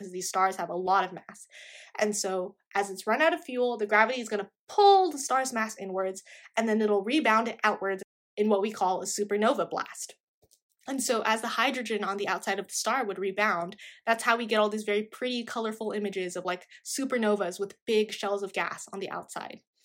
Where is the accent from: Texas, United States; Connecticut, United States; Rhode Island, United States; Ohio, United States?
Texas, United States; So this is kind of where the Texan in me comes out. If you didn't know, I'm from Texas, and I vividly remember this.